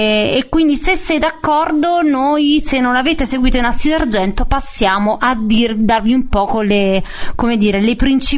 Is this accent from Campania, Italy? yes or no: yes; Naples, Campania, Italy; Da napoletana quindi... sono doppiamente contenta, ovviamente.